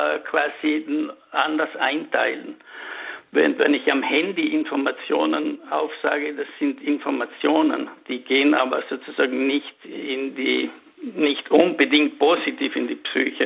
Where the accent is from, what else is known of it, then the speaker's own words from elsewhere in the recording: Stilfs, Trentino-Alto Adige, Italy; Das ist sozusagen unsere Prägung als Südtiroler Verleger. Wir beide stammen aus kleinen Bergdörfern. Ich aus Stilfs, aus der Gemeinde, die um das Odlergebiet herum angesiedelt ist.